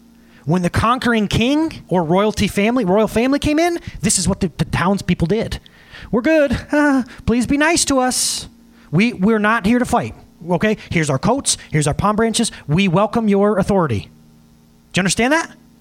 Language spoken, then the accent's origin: English; Norfolk, United States; I graduated from Norfolk, just right down the road. I love the fact that I get to do this job in my hometown.